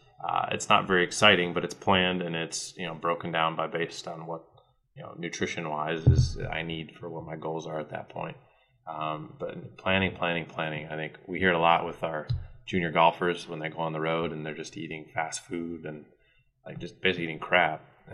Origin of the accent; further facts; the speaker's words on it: Connecticut, United States; I actually didn't know what Bojangles was when I moved down here. I'm from up north. I'm from